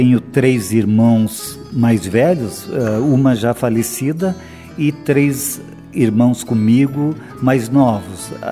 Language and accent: Portuguese; Três Passos, Rio Grande do Sul, Brazil; born there; Eu nasci em Três Passos, Rio Grande do Sul.